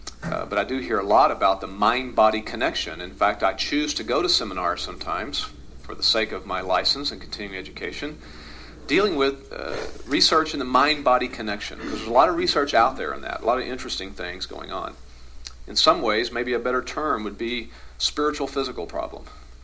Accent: the South, United States; It's that imagery of where I grew up in the South, you know, in the heat of the summer and the humidity

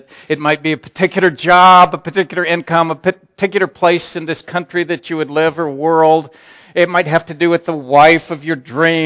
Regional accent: Texas, United States; We come from the Dallas-Fort Worth area

